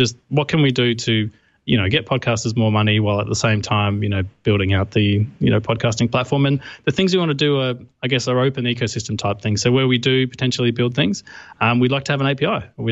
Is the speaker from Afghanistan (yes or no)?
no; Australia; accent: Australian; Obviously, my accent gives it away. I'm from Australia.